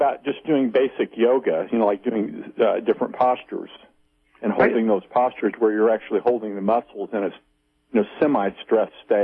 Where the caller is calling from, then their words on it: Missouri, United States; I am from Missouri.